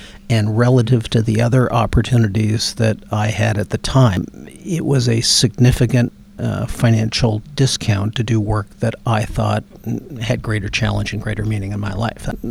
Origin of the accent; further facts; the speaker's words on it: Hamilton, Ontario, Canada; a relatively privileged kid growing up in Southwest Hamilton.